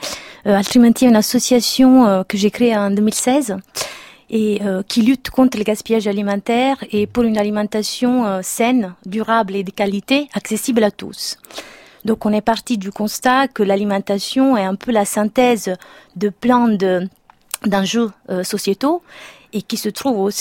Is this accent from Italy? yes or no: yes; Italy; now in France; mon origine, je suis italienne